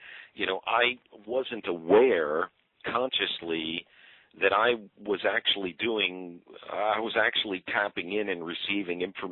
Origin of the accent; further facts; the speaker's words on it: Huntington, New York, United States; Mr. Hazelwood was from my hometown, and here I was, the guy cleaning it up, and from Huntington.